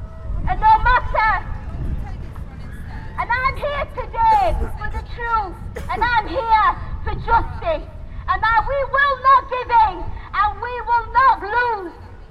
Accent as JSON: {"language": "English", "town": "Sheffield", "region": "Yorkshire and the Humber", "country": "United Kingdom", "tie": "born or raised there", "said": "Yemeni Muslim British, born and raised in Sheffield"}